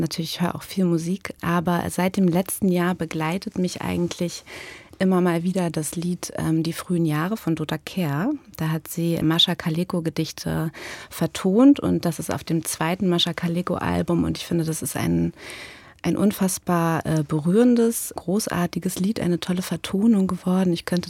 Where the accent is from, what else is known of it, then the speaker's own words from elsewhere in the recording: Graal-Müritz, Mecklenburg-Vorpommern, Germany; also born or lived in Rostock; now in Weimar, Germany; Das Klinikum in Rostock, aber aufgewachsen im Ostseeheilbad Graal-Müritz.